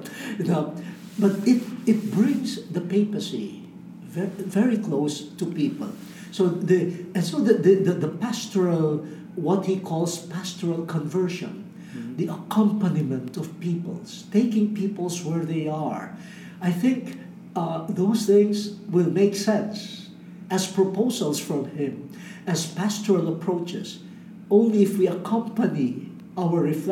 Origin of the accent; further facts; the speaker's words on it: Philippines; But please pardon me if I speak as a Filipino from Asia. That's the world that I know.